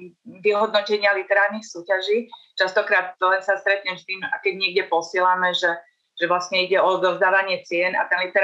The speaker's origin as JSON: {"language": "Slovak", "town": "Štiavnik", "region": "Žilina Region", "country": "Slovakia", "tie": "born or raised there", "said": "potom začal režírovať predstavenia u nás v dedine v Štiavniku, takže k tomu divadlu som sa dostala vďaka nemu."}